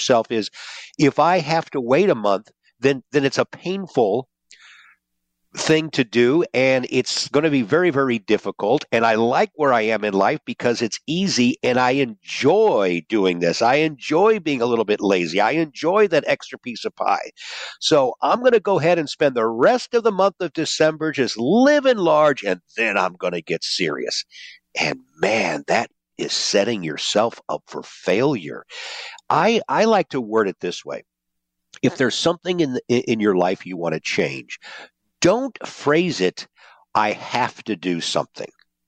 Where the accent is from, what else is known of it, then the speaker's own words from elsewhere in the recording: St. Louis, Missouri, United States; Actually, the weather is about the same as what you all have back in my hometown of St. Louis.